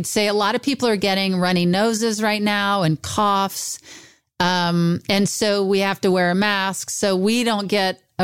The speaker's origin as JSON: {"language": "English", "region": "Mississippi", "country": "United States", "tie": "born or raised there", "said": "I'm in my hometown in Mississippi, staying with my cousin and on my days off from filming in New Orleans."}